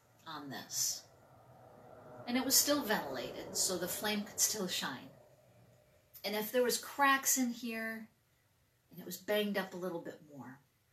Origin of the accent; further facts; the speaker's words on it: Elto, Wisconsin, United States; the one that I remember growing up in Elto, Wisconsin, at the church there.